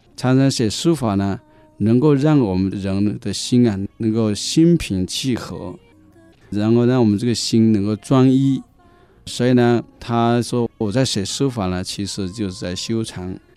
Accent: China; 我们作为一个中国人，现在侨居在国外，我们应该不要忘本

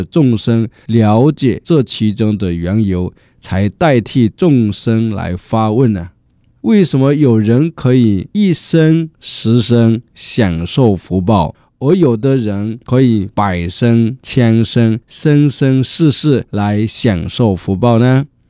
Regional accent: China

